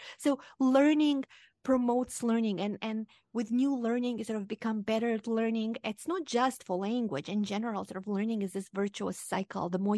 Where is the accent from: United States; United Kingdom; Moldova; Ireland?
Moldova; first language Romanian; English is a second language; So my native language is Romanian. That's the language I spoke at home. And then the official language at the time I was growing up, because it was, I'm from the eastern part of Romania, from Moldova, that was a Soviet republic.